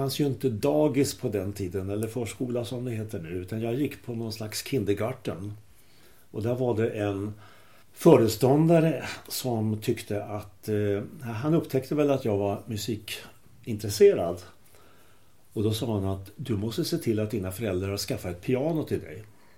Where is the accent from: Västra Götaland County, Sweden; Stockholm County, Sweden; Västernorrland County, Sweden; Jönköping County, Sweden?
Stockholm County, Sweden; Stockholm; Jag är uppvuxen på Söder mina första 12 levnadsår. Och efter det flyttade familjen och givetvis jag också då med till Bandhagen. Vilket vid den tiden var den yttre gränsen för förortsbebyggelse.